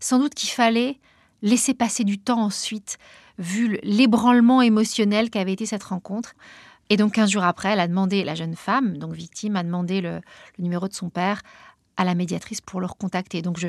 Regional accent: Paris, Île-de-France, France; je suis une femme, je suis journaliste, je suis parisienne.

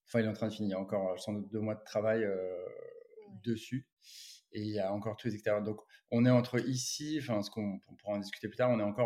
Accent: Carnac, Brittany, France; J'ai grandi ici à Carnac, la Trinité-sur-Mer. Alors, je dis souvent soit Carnac, soit la Trinité-sur-Mer parce que la maison est coupée en deux par la limite la Trinité-sur-Mer Carnac.

